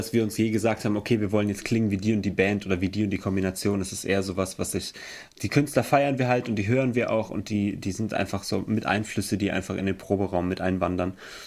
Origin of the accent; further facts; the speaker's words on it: Emmelshausen, Rhineland-Palatinate, Germany; Wir kommen aus Emmelshausen, das ist im Hunsrück. Das ist etwa, Emmelshausen ist etwa eine halbe Stunde Autofahrt weg von Koblenz